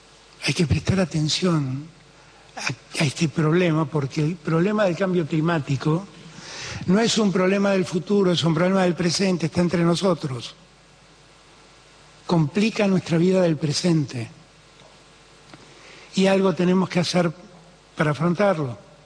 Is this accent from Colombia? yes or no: no; Argentina; Como ciudadanos argentinos que somos, no es ético.